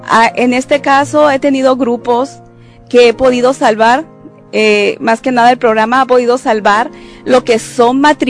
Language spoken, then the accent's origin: Spanish; Mexico City, Mexico; now in Utah, United States; por cierto, apellido vasco. Soy de la Ciudad de México. Soy poetisa y escritora. Al igual, trabajo en la Cámara de Comercio del Condado de Utah County, donde resido desde hace aproximadamente 8 años.